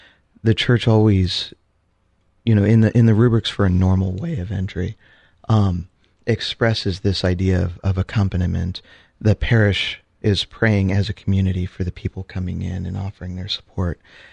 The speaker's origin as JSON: {"language": "English", "town": "Columbus", "region": "Ohio", "country": "United States", "said": "from the Great Diocese of Columbus, Ohio."}